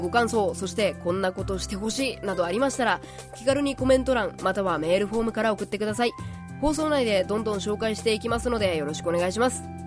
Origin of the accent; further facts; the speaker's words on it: Kochi, Japan; 16歳の女子高生で、誕生日は3月29日、高知県出身です。